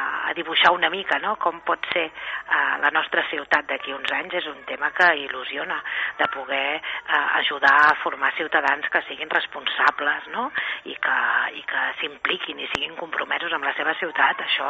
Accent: Calella, Catalonia, Spain; jo sóc de Calella de sempre

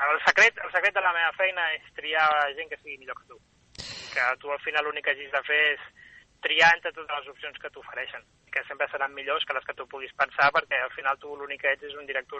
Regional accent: Barcelona, Catalonia, Spain; com que jo soc de Barcelona, la meva gent és de Barcelona

